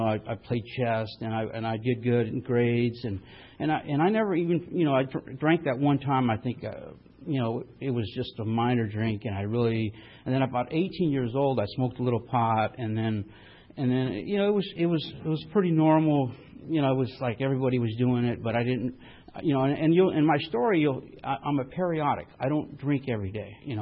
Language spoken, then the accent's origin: English; San Jose, California, United States; born there; and I was born in San Jose, California, and to Mexican, and I speak fluent Spanish, and we grew up poor.